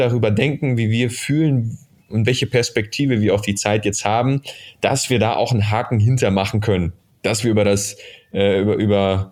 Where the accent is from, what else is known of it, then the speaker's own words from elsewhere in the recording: North Rhine-Westphalia, Germany; Tratsch und Klatsch sagt man bei uns im Ruhrpott.